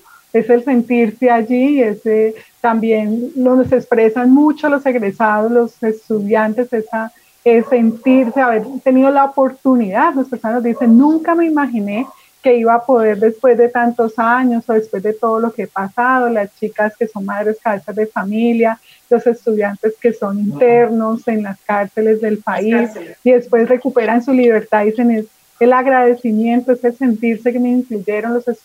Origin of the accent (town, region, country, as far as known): Colombia